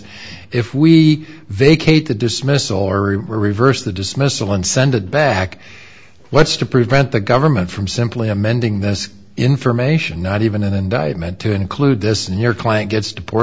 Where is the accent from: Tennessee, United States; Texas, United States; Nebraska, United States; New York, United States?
Nebraska, United States; Omaha; I'm a guy from Omaha